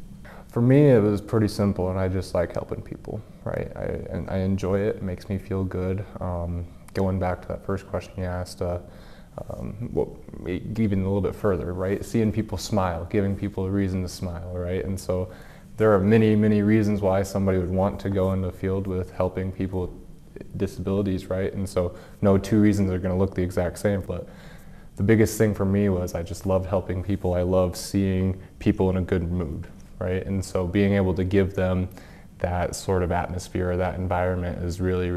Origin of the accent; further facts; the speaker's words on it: Lone Tree, Iowa, United States; I'm from Lone Tree, Iowa.